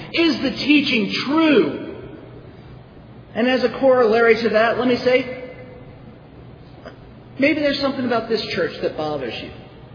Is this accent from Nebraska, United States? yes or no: no; North Carolina, United States; I'm from North Carolina, as Rob mentioned, and down in the Bible Belt, our churches have three sacraments.